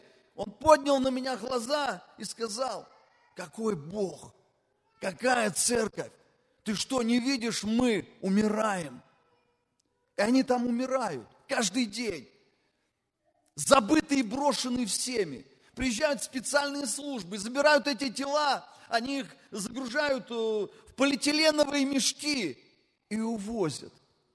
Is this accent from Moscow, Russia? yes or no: no; Voronezh, Voronezh Oblast, Russia; я из Воронежа, Господь. Я в Воронеже живу.